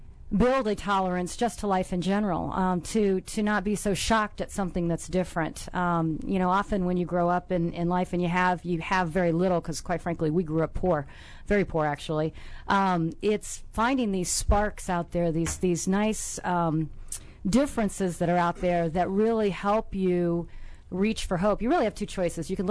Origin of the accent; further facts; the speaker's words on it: St. Louis, Missouri, United States; also born or lived in Oklahoma; I originally was born in Oklahoma, but when my father went to dental school, we landed in St. Louis, where he went to WashU.